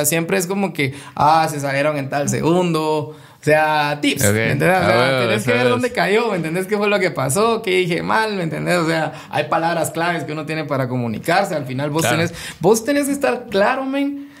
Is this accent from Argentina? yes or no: no; Guatemala; yo en Guate empezara a hacer algo y enfocarme en mi país